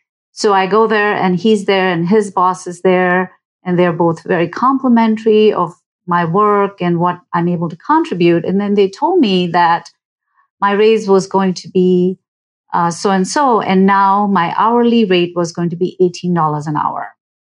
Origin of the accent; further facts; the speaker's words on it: New Delhi, Delhi, India; moved away as an adult; now in United States; I'm an immigrant. I grew up in New Delhi, India, and I came to the United States in 1987